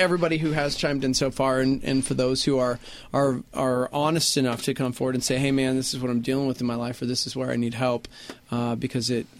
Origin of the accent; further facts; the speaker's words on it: United Kingdom; I'm British. Yeah.